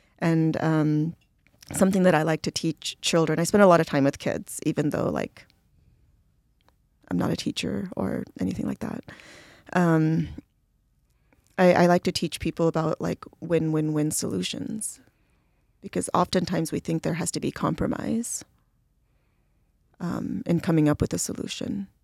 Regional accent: India; now in United States; I'm a purebred Indian.

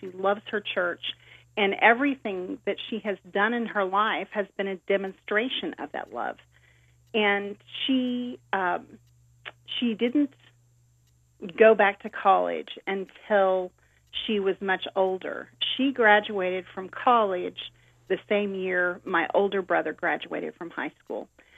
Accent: Joplin, Missouri, United States; I grew up in a town called Joplin, Missouri.

